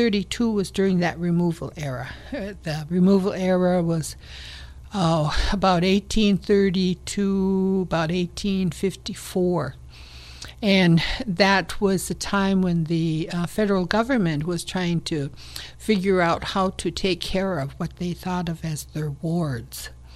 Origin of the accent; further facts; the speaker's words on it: Minnesota, United States; And I am from Gaosasquajime Cog, the place where there were big leeches in that lake. And I live in the place where there are abundance of red cedars. And it's known as Cass Lake, Minnesota today.